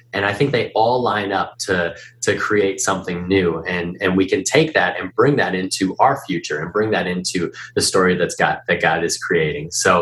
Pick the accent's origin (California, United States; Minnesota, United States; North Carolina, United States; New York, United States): Minnesota, United States; Minneapolis; I'm from Minneapolis originally.